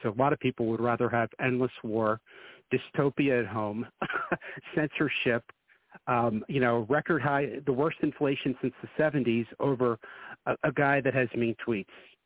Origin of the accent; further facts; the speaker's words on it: Pennsylvania, United States; he's from Delaware, so I'm from Pennsylvania.